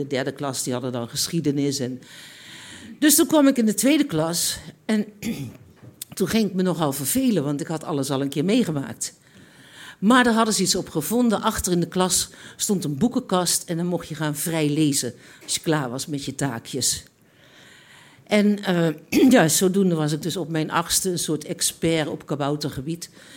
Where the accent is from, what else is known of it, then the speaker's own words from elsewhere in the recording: North Brabant, Netherlands; Ik kom uit een heel klein dorpje in Brabant.